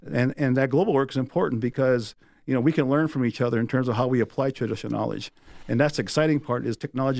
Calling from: South Dakota, United States; so I'm greeting you from the Black Hills of South Dakota, a geographic center of North America, and it's a sacred place to our people.

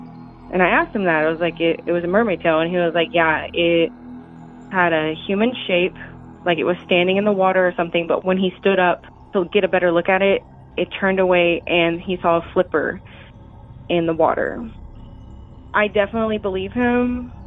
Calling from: Houston, Texas, United States; Hey, Derek … like from Mortal Kombat, and I'm calling from Houston, Texas.

